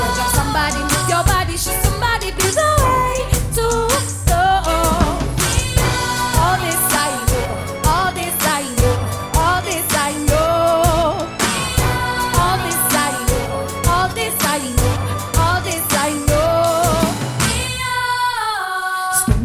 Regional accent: Nairobi, Kenya; I come from Nairobi, that's the capital city of Kenya.

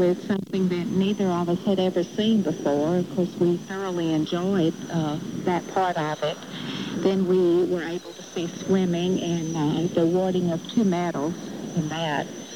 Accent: Pasadena, Texas, United States; from Pasadena, Texas.

